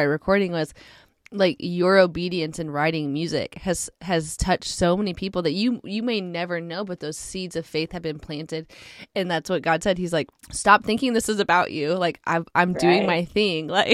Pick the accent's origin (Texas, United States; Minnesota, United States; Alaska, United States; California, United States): Alaska, United States; I grew up in Alaska, and so darkness is winter, right?